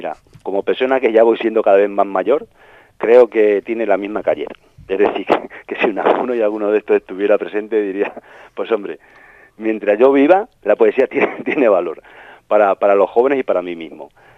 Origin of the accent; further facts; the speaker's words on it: Nava de la Asunción, Castile and León, Spain; Luis Mari Gómez es de mi pueblo, Nada Asunción, que es el pueblo castellano de Gil de Viedma, el poeta.